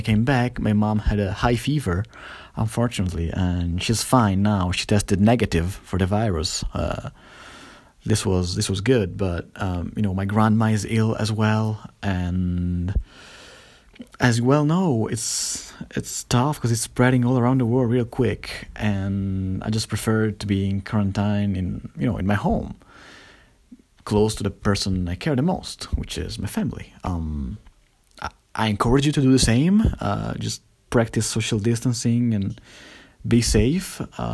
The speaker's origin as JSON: {"language": "English", "region": "northern Italy", "country": "Italy", "said": "As you well know, I'm from Italy, Northern Italy, which is where I am right now."}